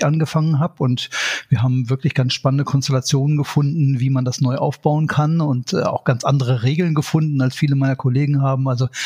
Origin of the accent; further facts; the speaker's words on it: Rhineland, Germany; born there; moved away as an adult; also born or lived in Bavaria; now in Lüneburg Heath, Germany; Nein, ich bin ein geborener Rheinländer und bin über den Umweg Bayern, dann die TUI, in die Lüneburger Heide gekommen, vor jetzt 12 Jahren